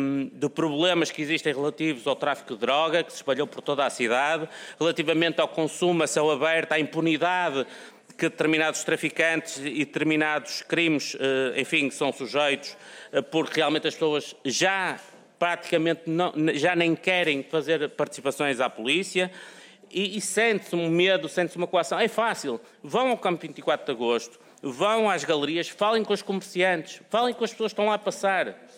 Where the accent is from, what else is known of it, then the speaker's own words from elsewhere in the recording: Porto, Portugal; tenho 45 anos. E, portanto, eu apercebi-me todos os fenómenos que aconteceram no Porto. Eu vivi, digamos, a minha juventude na Baixa do Porto.